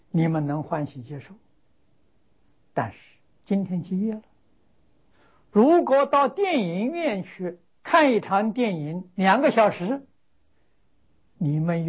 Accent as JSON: {"language": "Chinese", "country": "China", "said": "寺院庵堂，我们中国人讲的大大小小的场所应当要讲经"}